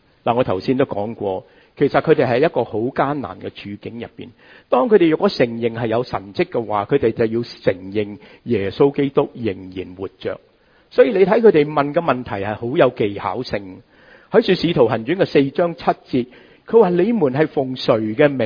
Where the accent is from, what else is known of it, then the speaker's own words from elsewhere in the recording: Hong Kong; 我们香港人说排排坐